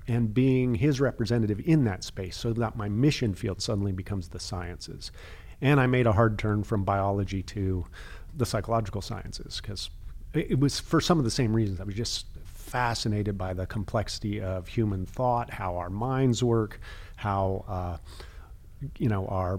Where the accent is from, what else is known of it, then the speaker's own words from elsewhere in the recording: California, United States; And so I grew up mostly in Baptist and independent churches that had been Baptist. They just took the name off, but nothing else changed, that kind of thing, mostly in Southern California.